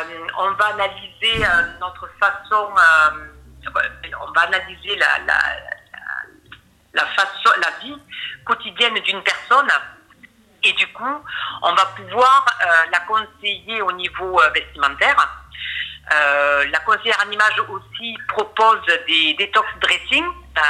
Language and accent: French; Toulouse, Occitanie, France; je suis toulousaine et je suis arrivée donc, il y a 17 ans sur Saint-Sevé.